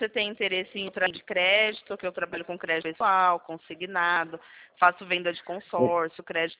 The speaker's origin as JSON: {"language": "Portuguese", "town": "Sorocaba", "region": "São Paulo", "country": "Brazil", "said": "Não, eu sou de Sorocaba."}